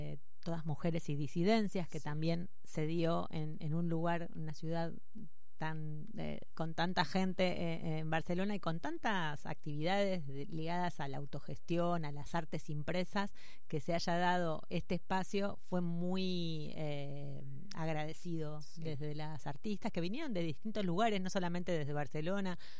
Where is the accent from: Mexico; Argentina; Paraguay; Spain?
Argentina; Y como somos argentinas, vinimos con retrasos en los horarios.